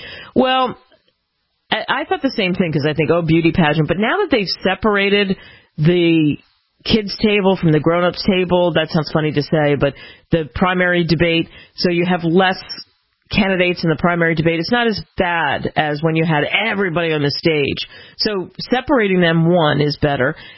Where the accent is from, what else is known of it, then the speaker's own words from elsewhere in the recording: Philadelphia, Pennsylvania, United States; You know, I grew up in Philly, New Jersey, that whole area of the Northeast